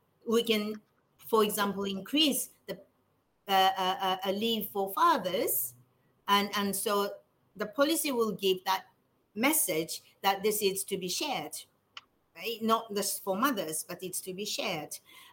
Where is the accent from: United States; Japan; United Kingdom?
Japan; I'm from Japan, and my country has had a good economic growth in the past